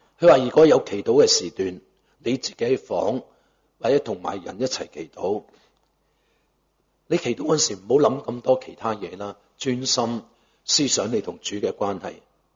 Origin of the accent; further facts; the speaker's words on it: Guangdong, China; 我们广东人俗语说